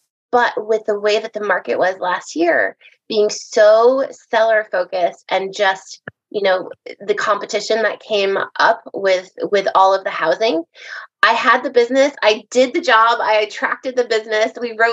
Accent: New York City, New York, United States; But since I came from New York City

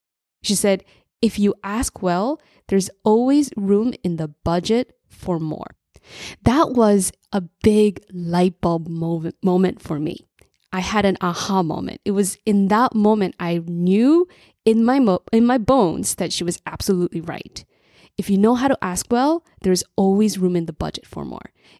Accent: New Jersey, United States; And throughout my childhood, when I was a latchkey immigrant kid growing up in New Jersey

